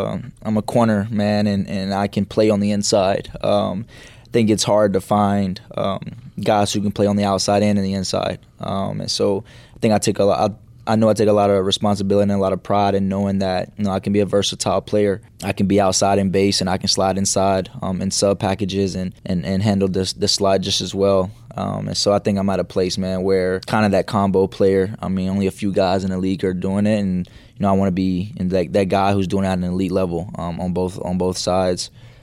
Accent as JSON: {"language": "English", "region": "Tennessee", "country": "United States", "tie": "born or raised there", "said": "You know, born and raised in Tennessee, all I know is Tennessee. And so coming to New Orleans is like my first time leaving home."}